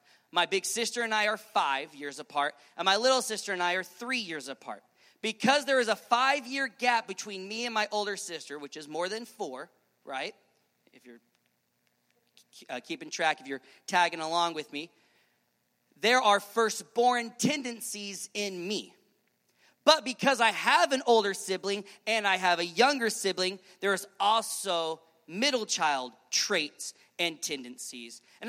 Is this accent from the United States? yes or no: yes; Nebraska, United States; I'm from Nebraska, whoop, whoop, right? All that wonderfulness.